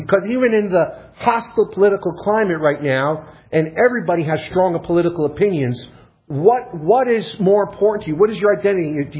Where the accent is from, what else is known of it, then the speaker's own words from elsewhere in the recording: United States; I'm journeying through. I'm there for a temporary season, but I am not Belarusian. I'm American.